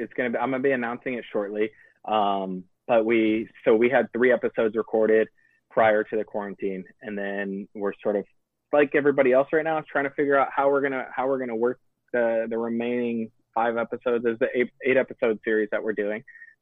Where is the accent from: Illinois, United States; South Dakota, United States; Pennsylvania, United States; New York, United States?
Illinois, United States; I grew up in Illinois on a farm, so technically I am too